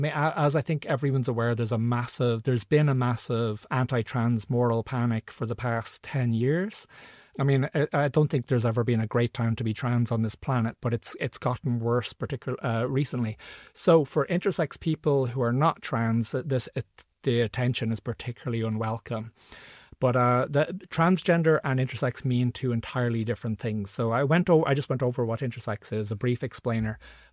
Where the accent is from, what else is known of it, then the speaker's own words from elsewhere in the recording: England, United Kingdom; born there; I was born actually in England